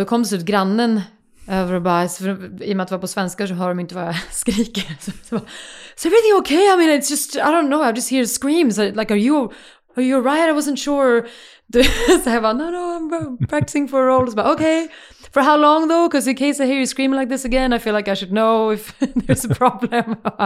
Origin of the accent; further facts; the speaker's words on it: Lund, Skåne, Sweden; jag växte upp i Lund första 6 åren.